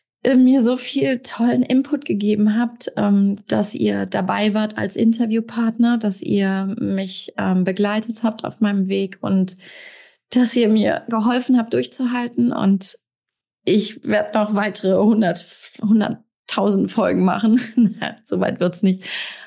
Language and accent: German; Rhineland, Germany; Ich komme aus dem Rheinland.